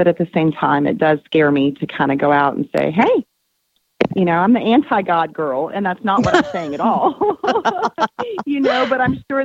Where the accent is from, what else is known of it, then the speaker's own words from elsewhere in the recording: Texas, United States; and just because I'm from Texas, you know, I say Jung